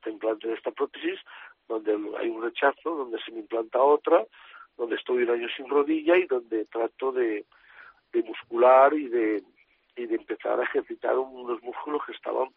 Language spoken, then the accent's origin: Spanish; Valencia, Valencian Community, Spain; el 2014 las Fallas sea mi reaparición en mi tierra, en mi Valencia, donde se me quiere, se me apoya